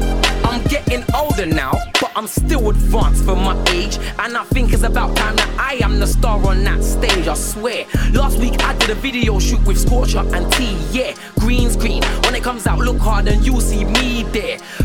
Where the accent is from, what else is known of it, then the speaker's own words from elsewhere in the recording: England, United Kingdom; I was brought up in England slums, so you definitely can't take the hood from me.